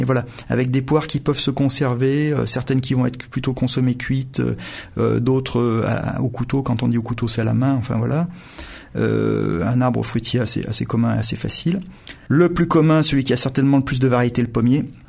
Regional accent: Montélimar, Auvergne-Rhône-Alpes, France; Quand j'étais petit à Montélimar, il n'y avait pas d'olivier. Alors j'ai que 45 ans

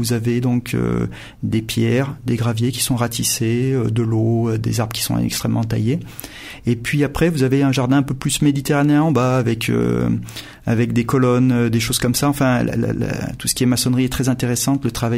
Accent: Montélimar, Auvergne-Rhône-Alpes, France; Moi, je suis de Montélimar au départ. Quand j'étais petit, j'allais là-bas.

